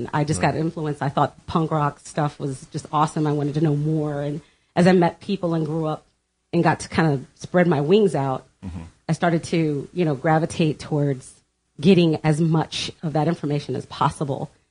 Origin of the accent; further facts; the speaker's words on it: Washington, District of Columbia, United States; I'm from the Washington, D.C. area.